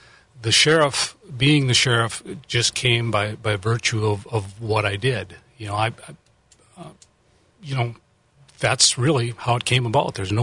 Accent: Fond du Lac, Wisconsin, United States; Well, I was born and raised in Fond du Lac, graduated from Goodrich High School, enlisted in the Air Force in 1976

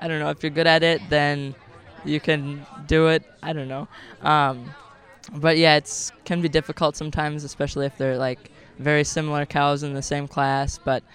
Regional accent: Richmond, Minnesota, United States; So we're from Richmond, Minnesota. We live on a dairy farm. We milk 44 brown Swiss cows.

